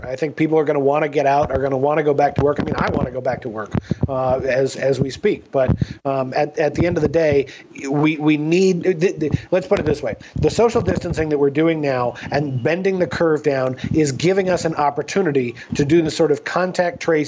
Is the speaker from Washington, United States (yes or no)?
yes; Seattle, Washington, United States; I'm from Seattle, and that's where the big outbreak started.